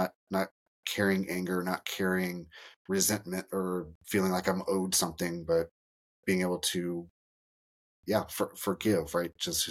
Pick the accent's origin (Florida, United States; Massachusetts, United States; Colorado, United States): Florida, United States; Tampa; No, I grew up in Tampa, Florida. So, okay. I grew up with hot